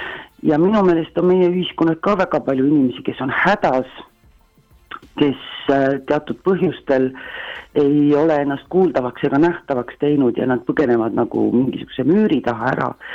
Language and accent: Estonian; Rakvere, Lääne-Viru County, Estonia; me oleme mõlemad Rakverest pärit ja me juba kooli aeg koos käisime